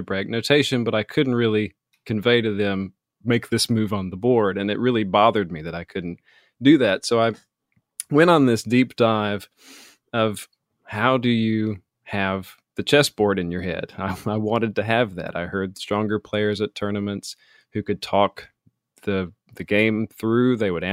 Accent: Appalachia, United States; growing up in Appalachia, you don't really come across many chess clubs.

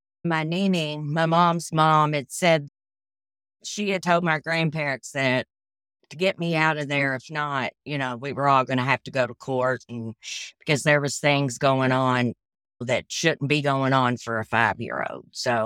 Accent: Sellersburg, Indiana, United States; In Sellersburg, Indiana. My grandma lived there.

